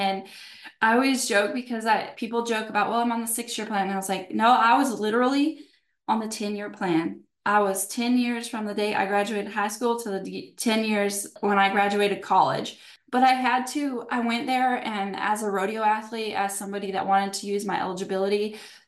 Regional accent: New Mexico, United States; born there; now in Stephenville, United States; I was born in New Mexico, and Stephenville is known as the cowboy capital of the world.

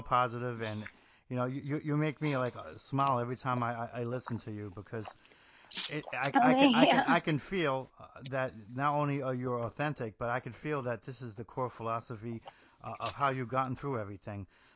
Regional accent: New Jersey, United States; Well, I'm from Jersey, so we didn't really have a whole lot of sports stuff for a long time.

